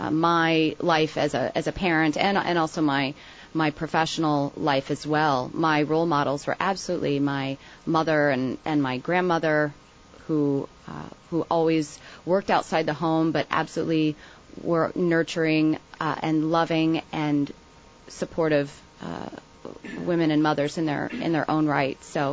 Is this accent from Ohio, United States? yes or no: yes; Ohio, United States; We grew up in Ohio, and all of my distant families from Kentucky, with very strong roots in eastern Kentucky.